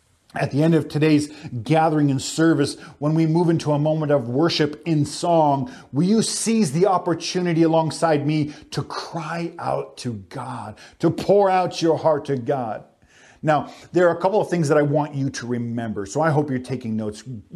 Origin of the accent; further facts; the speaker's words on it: the Prairies, Canada; Growing up in the Canadian prairies, I remember we would experience storms, like severe storms, lightning and thunder and high winds and tornadoes